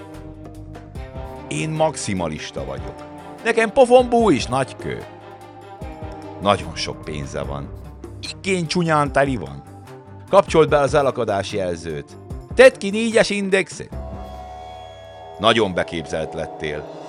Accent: Dunajská Streda, Trnava Region, Slovakia; Dunaszerdahelyről származom. Szerdáli vagyok egy csomó.

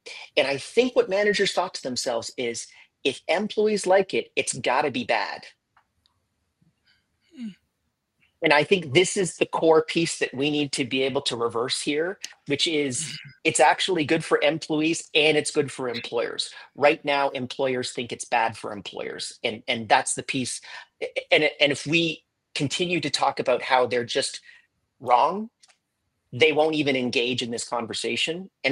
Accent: Canada; now in Barbados; I'm Canadian, currently in Barbados.

